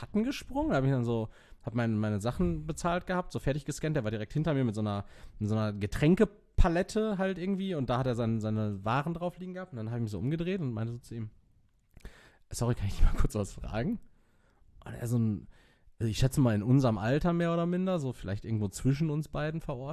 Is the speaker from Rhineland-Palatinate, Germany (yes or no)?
no; Castrop-Rauxel, North Rhine-Westphalia, Germany; ich bin hier halt zugezogen, so. Also, ich komme halt gewöhnlich irgendwie aus Kastrop